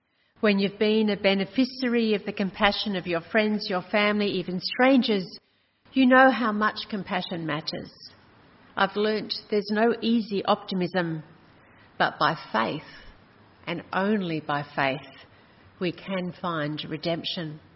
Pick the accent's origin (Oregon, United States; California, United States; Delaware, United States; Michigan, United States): Delaware, United States; Wilmington; I got married and took a job in my hometown, Wilmington, Delaware.